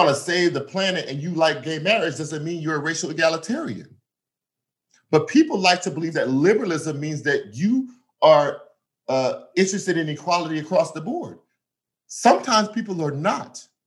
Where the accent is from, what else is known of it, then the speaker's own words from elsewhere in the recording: the South, United States; now in Atlanta, United States; Yes, I moved to Atlanta in last January, and I'm from the South. It was important for me to spell out that I had spent half my life in the South and half of it out of it.